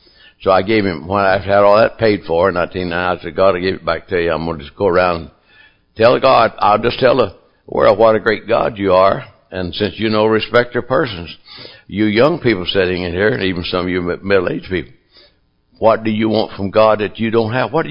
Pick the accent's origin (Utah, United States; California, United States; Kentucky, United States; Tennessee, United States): Kentucky, United States; We're from Kentucky